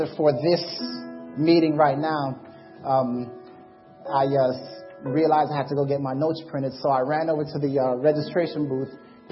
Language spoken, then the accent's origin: English; Jamaica; accent: Jamaican; I came from the States, my Jamaican accent was so heavy that I would not speak in front of people.